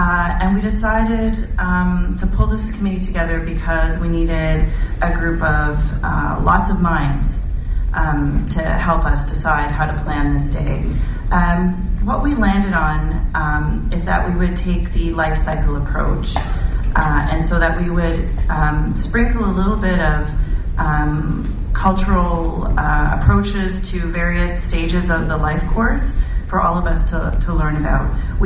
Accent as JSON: {"language": "English", "town": "Alderville First Nation", "region": "Ontario", "country": "Canada", "tie": "born or raised there", "said": "am a First Nations woman. I'm a band member at Kitigan ZB First Nation, and I grew up in Alderville First Nation"}